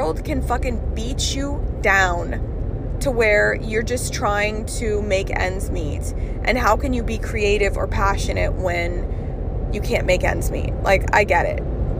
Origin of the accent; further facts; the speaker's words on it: Sugar Land, Texas, United States; I grew up in Sugarland and I don't understand Houston.